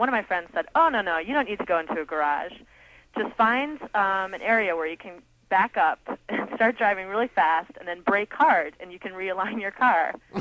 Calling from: Charlevoix, Michigan, United States; I'm calling you from Horton Bay Llama Farm in Charlevoix, Michigan.

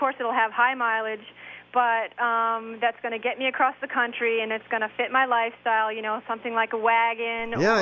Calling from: Newbury, New Hampshire, United States; I'm actually on Lake Sunapee in Newbury, New Hampshire.

